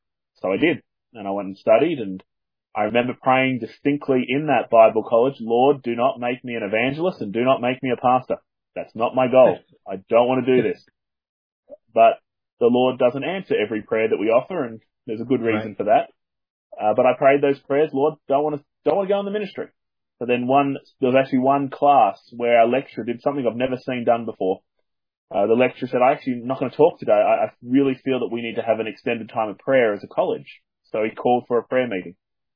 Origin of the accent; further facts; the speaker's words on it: Australia; now in United Kingdom; As people can probably tell from my accent, I'm from down under, even though I live in the UK at the moment. I was brought up in a Christian home